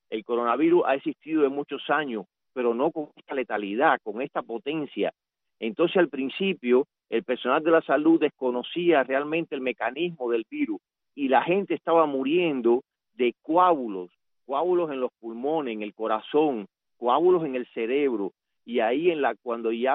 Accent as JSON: {"language": "Spanish", "country": "Cuba", "said": "como médico y como cubano"}